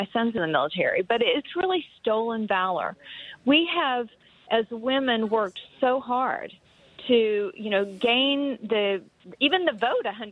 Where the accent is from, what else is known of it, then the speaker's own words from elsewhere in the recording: Virginia, United States; what happened in Virginia, my home state, in the Commonwealth